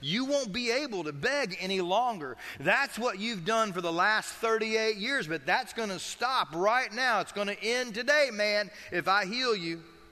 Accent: Kentucky, United States; It's a mason jar. I'm from Kentucky.

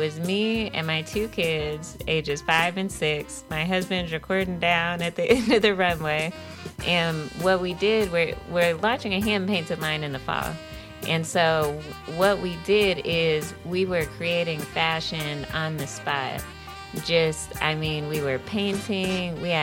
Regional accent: Peoria, Illinois, United States; I'm from Peoria, but, you know, we're all Central Illinois. Mm-hmm. We're all kind of connected here.

